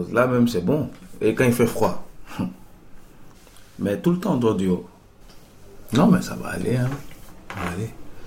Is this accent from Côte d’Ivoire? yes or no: yes; Côte d’Ivoire; Je viens de Côte d'Ivoire. Depuis la crise post-électorale, j'étais menacé.